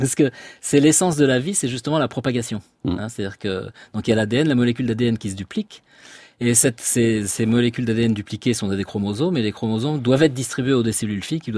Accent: Paris, Île-de-France, France; born there; Ben, je suis né à Paris, hein, mais une partie de ma famille du côté de ma mère est de la Somme.

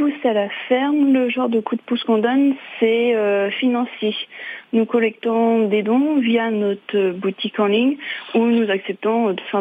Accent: Normandy, France; j'ai suivi mon compagnon au sud de la France. Ah bah, je suis normande. Je viens de Normandie.

